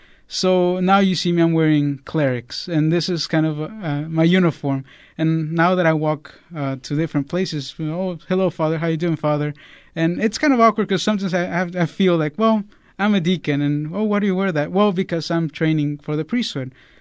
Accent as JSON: {"language": "English", "region": "Veracruz", "country": "Mexico", "tie": "born or raised there", "also_born_or_lived": "Laredo, Texas, United States", "said": "I was born in 1986 in Laredo, Texas, and we lived there for 3 years. Then me and my family decided to move to Mexico, to Veracruz, where my mom is from, and I lived there for 12 years"}